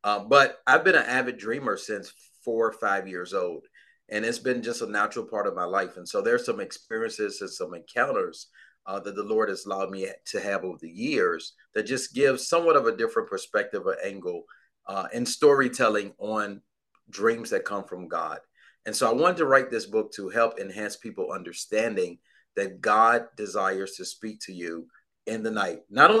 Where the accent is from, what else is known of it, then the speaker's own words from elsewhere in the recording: Virginia, United States; now in Atlanta, United States; So I'm from Virginia. I live in Atlanta. We've been here for about 3 years.